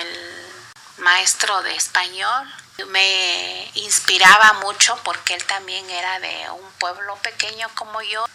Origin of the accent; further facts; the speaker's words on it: Oaxaca, Mexico; also born or lived in San José Chinantequilla; Yo nací en 1968 en un pueblo que se llama San José Chinantequilla, en el estado de Oaxaca, México.